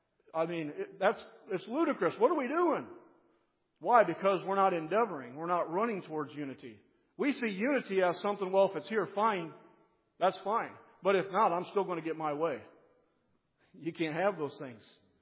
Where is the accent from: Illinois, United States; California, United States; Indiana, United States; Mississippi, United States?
Indiana, United States; well, you know, I'm from Northern Indiana, so I'm going to go buy a Cubs game.